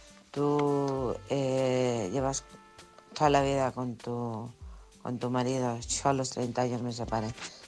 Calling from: Alcorcón, Community of Madrid, Spain; de Alcorcón.

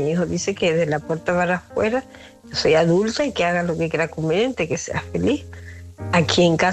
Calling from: Santa Cruz de Tenerife, Canary Islands, Spain; llamo de Santa Cruz de Tenerife

